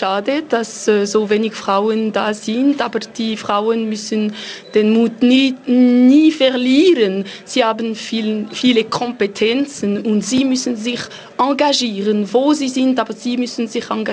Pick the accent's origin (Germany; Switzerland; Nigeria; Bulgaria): Switzerland; Fribourg; wir sind echte Freiburger.